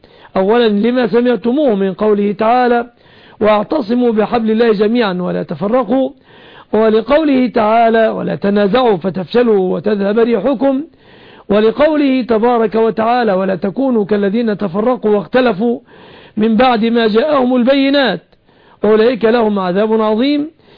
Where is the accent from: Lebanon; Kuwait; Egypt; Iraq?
Egypt; بلادنا مصر